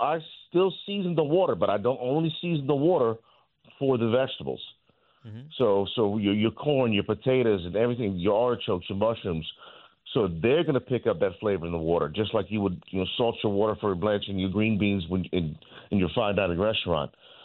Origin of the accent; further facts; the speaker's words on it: Rayne, Louisiana, United States; Well, born and raised in Rain, Louisiana, you know.